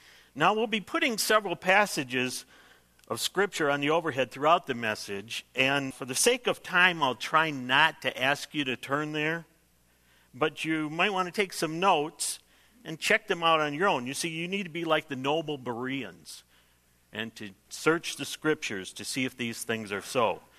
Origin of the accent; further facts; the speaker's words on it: Detroit, Michigan, United States; I'm originally from Detroit, and I lived there back in the 1950s. Yes, yeah, I really am that old